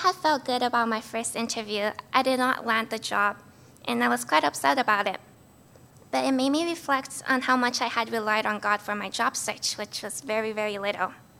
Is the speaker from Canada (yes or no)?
yes; Vancouver, British Columbia, Canada; I'm from Vancouver, and I'm a third-year business student.